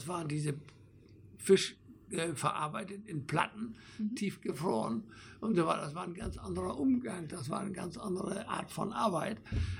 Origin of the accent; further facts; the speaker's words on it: Lower Saxony, Germany; Ich bin im Ammerland aufgewachsen. Es zog mich immer in die Nähe des Wassers, in die Nähe der Nordsee.